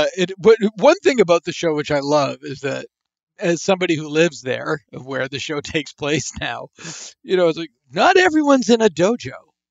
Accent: Ireland; as an Irish person, I don't think of ice cream.

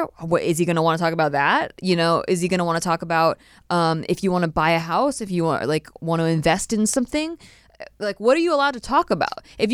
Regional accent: the South, United States; I'm originally from the South, and people get married a lot earlier there

